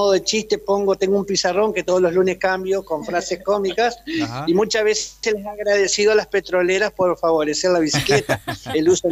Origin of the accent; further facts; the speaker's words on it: Gualeguay, Entre Ríos, Argentina; yo hace de los 11 años que vivo acá, yo soy de Gualeguay, y tengo 53